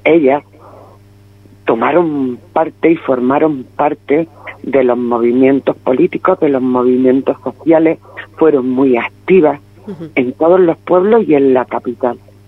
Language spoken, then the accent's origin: Spanish; Aragon, Spain; En mi pueblo, la mañana del 19 de julio amaneció tomado por los falangistas. Mi pueblo y la comarca, la comarca de Huesca.